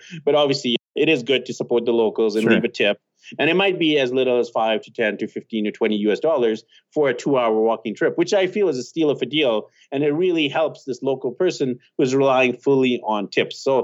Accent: Vancouver, British Columbia, Canada; also born or lived in Australia; I used to live in Sydney, Australia, and I'm from Vancouver.

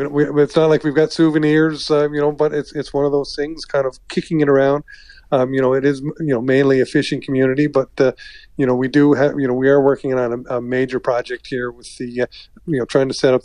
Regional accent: Labrador City, Newfoundland and Labrador, Canada; I grew up in Lab City back mm-hmm. in the 70s, and I remember there was an eclipse there.

